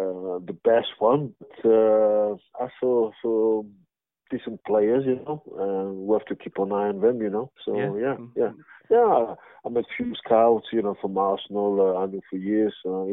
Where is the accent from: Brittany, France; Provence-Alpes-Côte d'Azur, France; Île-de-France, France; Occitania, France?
Provence-Alpes-Côte d'Azur, France; Marseille; So I'm talking from my hometown, Marseille.